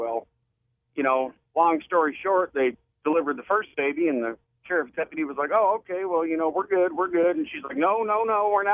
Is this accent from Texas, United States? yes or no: no; New York, United States; Upstate New York.